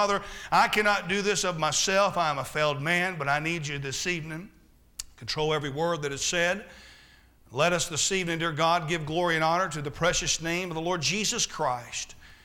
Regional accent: Florida, United States; I grew up in Florida, and in Florida, the deer down here, they're kind of like big dogs

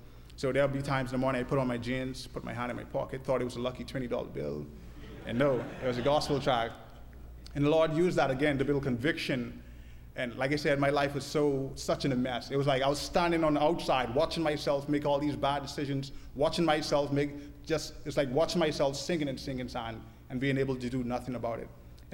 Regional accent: Bahamas; my mother is from Haiti, my father was from Haiti. Now, I was born and raised in the Bahamas, never went to Haiti one day in my life.

